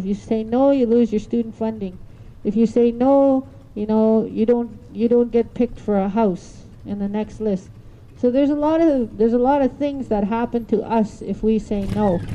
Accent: Alberta, Canada; I come from the Alexis Nakota Sioux Nation. We are one of the corridor communities for the tar sands.

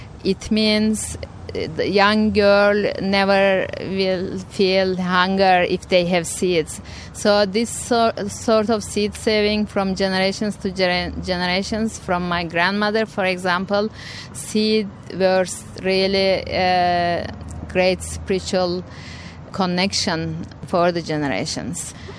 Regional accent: Turkey; English is a second language; also born or lived in Australia / New Zealand; now in Seattle, United States; I'm originally from Turkey, living in Seattle for 2 years now. Before that, I have lived in Australia and New Zealand about 11 years.

